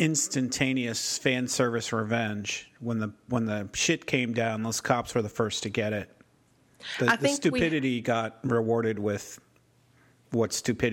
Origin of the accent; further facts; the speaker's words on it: Tennessee, United States; from Tennessee.